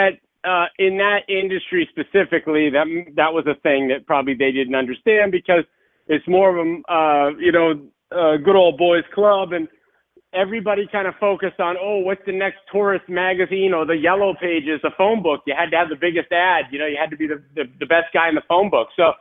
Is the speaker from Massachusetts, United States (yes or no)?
yes; Boston, Massachusetts, United States; moved away as an adult; now in Marco Island, United States; No, I grew up in Boston. The day I graduated Endicott College in 98, I came directly down to Marco Island.